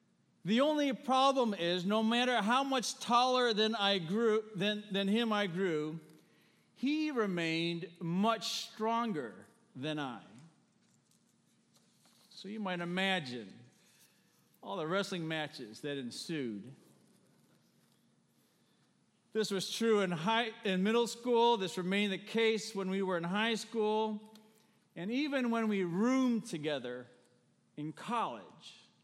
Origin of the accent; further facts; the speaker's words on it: United States; as a Filipino-American, I've always been mindful of my height.